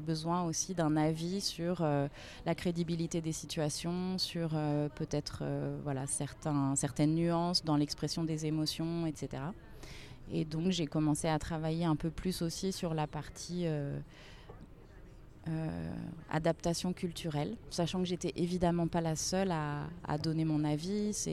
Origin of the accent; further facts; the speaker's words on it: Nantes, Pays de la Loire, France; Moi je suis de Nantes